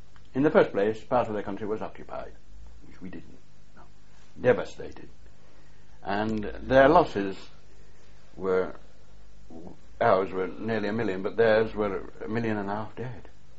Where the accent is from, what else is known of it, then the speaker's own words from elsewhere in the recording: England, United Kingdom; And this Monsieur Charles pointed out that I had to travel first class as an Englishman.